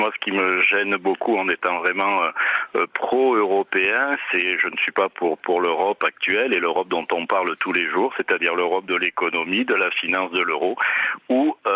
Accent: France; Je suis français, mais je suis européen.

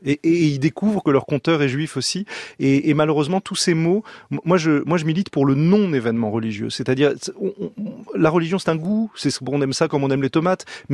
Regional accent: Nice, Provence-Alpes-Côte d'Azur, France; Moi, je viens de Nice, donc j'ai très souvent été à table avec des gens qui vont de l'extrême gauche à l'extrême droite

